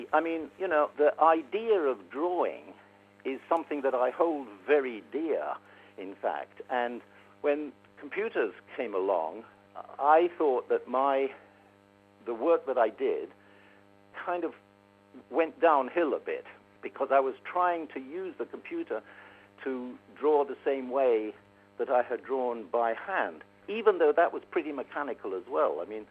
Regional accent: England, United Kingdom; But I grew up in England with The Goons and with Beyond the Fringe and with Monty Python and people like that.

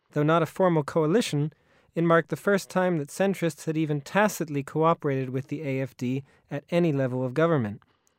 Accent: Austria; comes from my home country of Austria

